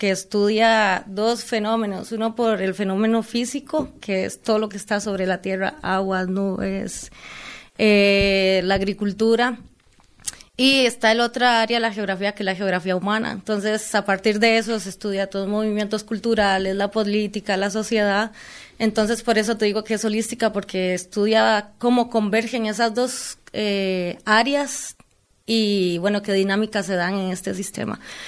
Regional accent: Costa Rica; de mi país, de donde soy, porque yo provengo de Costa Rica, ubicado en Centroamérica, ¿verdad? Y ahí tenemos una tradición religiosa muy fuerte, cultural.

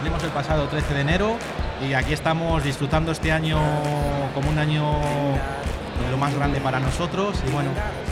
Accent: Salamanca, Castile and León, Spain; Salamanca.

